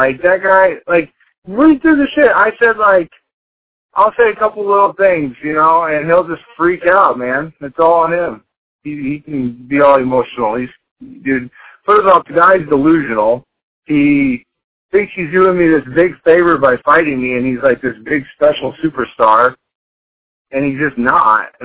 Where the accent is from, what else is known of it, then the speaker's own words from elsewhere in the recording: Iowa, United States; I had for personal family reasons, I had to move back up to my home state of Iowa to be with my daughter.